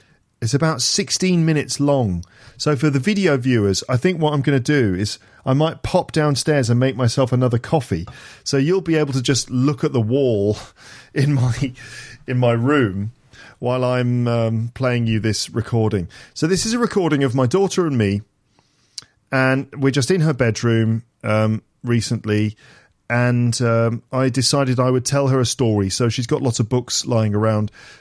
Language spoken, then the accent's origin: English; England, United Kingdom; now in Paris, France; So obviously I live in France, in Paris, with my wife and my daughter. I'm English. My wife is French. She's from Paris.